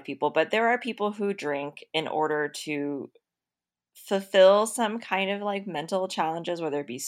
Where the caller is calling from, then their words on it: Sonora, California, United States; I'm tuning in from Sonora, California, which is about an hour north of Yosemite National Park.